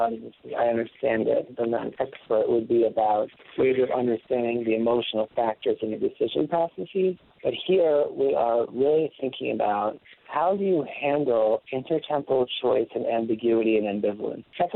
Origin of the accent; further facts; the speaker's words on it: New York City, New York, United States; And, I'm from New York City. I bet you can tell who I was rooting for.